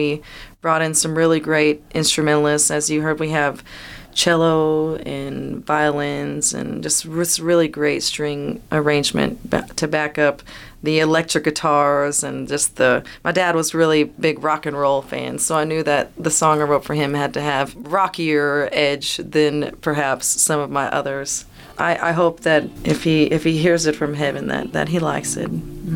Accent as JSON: {"language": "English", "town": "Lubbock", "region": "Texas", "country": "United States", "tie": "born or raised there", "said": "And I actually grew up in the country somewhere between New Deal, Lubbock, and Shallow Water. And I went to New Deal schools"}